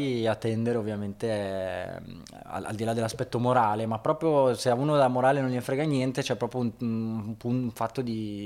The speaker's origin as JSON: {"language": "Italian", "town": "Rome", "region": "Lazio", "country": "Italy", "tie": "born there", "said": "Io sono nato a Roma, ma ste mani non sai mai dove metterle, no?"}